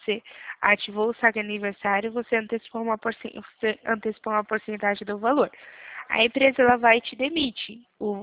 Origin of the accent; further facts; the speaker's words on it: Limeira, São Paulo, Brazil; Eu sou aqui de Limeira.